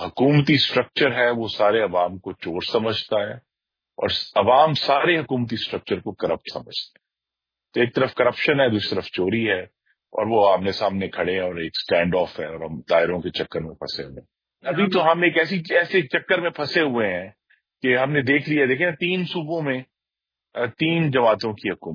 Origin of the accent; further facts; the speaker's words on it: Gujranwala, Punjab, Pakistan; جو پنجاب کے سب بڑے شہر ہیں بشمول میرا شہر گجرانوالہ